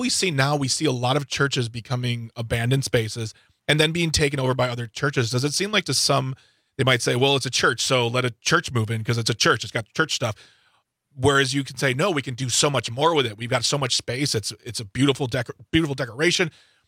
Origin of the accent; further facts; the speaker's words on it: Waukesha, Wisconsin, United States; I know I grew up here in Waukesha, and the church I went to, St. Mary's, right across the way